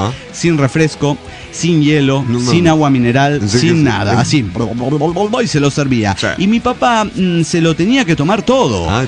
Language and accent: Spanish; León, Guanajuato, Mexico; cuando vivía en León, es mi tierra, que extraño un chingo. Iba por las calles de mi ciudad natal